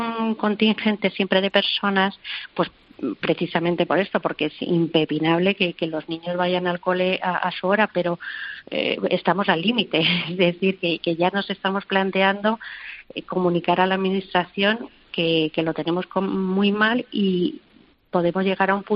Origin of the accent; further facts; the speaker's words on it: Cuenca, Castilla-La Mancha, Spain; de Cuenca.